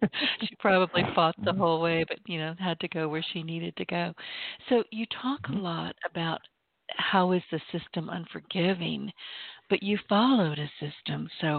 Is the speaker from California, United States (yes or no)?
yes; San Francisco, California, United States; now in US South; I'm laughing because I am in the South, so I know what you're talking about. I came from San Francisco to the South, so I get it.